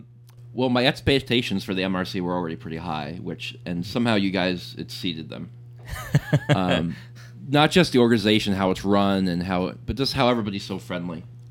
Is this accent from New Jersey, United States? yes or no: yes; Brick, New Jersey, United States; Yeah, well, I'm originally from Brick, New Jersey. I went to Rutgers University.